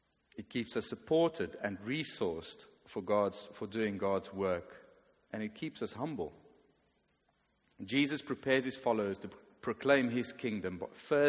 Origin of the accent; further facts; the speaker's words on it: South Africa; I'm originally from South Africa